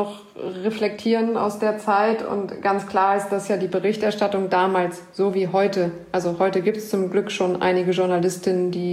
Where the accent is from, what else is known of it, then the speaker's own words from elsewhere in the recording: Hanover, Lower Saxony, Germany; born there; Aber ich bin auch in Hannover geboren, ne?